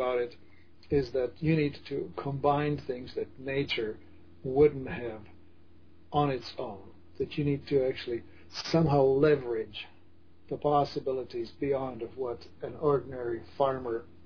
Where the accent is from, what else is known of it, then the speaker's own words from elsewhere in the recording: Czechia; now in Canada; where I grew up in the Czech Republic